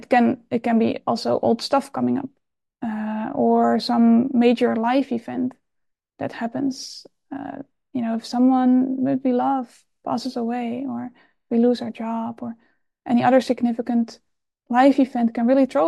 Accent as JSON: {"language": "English", "country": "Netherlands", "tie": "born or raised there", "second_language": "English", "said": "I used to bike to school when I was living back in the Netherlands. I was growing up in the Netherlands, and there was a lot of rain."}